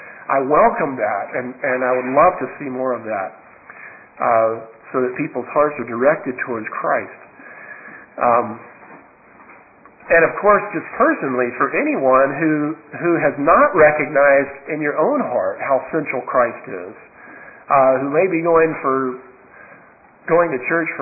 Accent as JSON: {"language": "English", "region": "the South", "country": "United States", "tie": "born or raised there", "said": "I grew up in the South, where if you don't wear a coat and tie to church, that is disrespectful."}